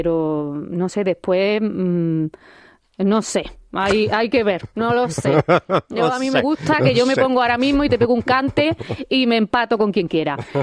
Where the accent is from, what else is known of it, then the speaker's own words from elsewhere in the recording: Málaga, Andalusia, Spain; now in Granada, Spain; como ahora soy granaína adoptada, que ya sabéis que yo soy de Málaga, pero que vivo en Granada.